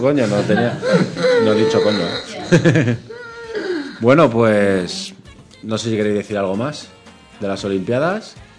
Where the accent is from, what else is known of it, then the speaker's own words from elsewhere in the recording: Coslada, Community of Madrid, Spain; Yo que soy de Coslada, por lo visto en Coslada sería la sede del voleibol.